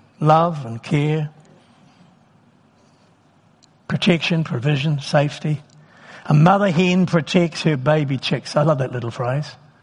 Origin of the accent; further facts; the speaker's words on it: Wellington, New Zealand; I grew up in Wellington